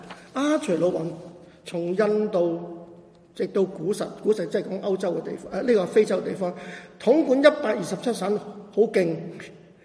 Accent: Guangdong, China; 当然我们广东人可以愿意同广东人传福音

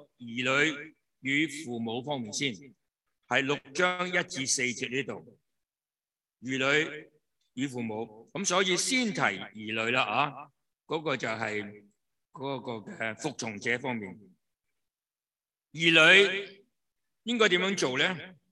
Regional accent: China; 我们中国人啊，特别这个问题是严重的

